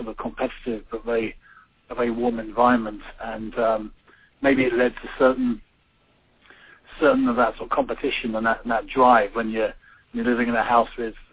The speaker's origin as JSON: {"language": "English", "region": "London", "country": "United Kingdom", "tie": "born or raised there", "said": "So I was born in England in 1961, one of eight children, and somewhat of an interesting upbringing. Being in London, if you're from a big family"}